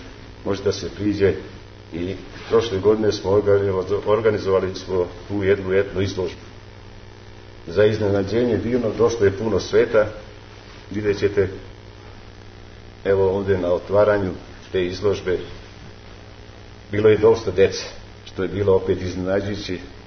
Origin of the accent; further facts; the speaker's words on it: Vojvodina, Serbia; znate kako kod nas u Vojvodini kažemo, pored Vršačkog brega, Fruške gore, najveće su bruda ludaje